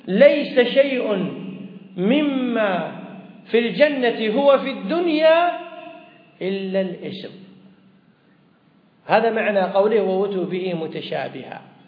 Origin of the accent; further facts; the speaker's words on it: Kuwait; أخرجنا من ديرتنا هذه من الكويت، فكم سعينا واجتهدنا حتى نرجع إلى ديرتنا الكويت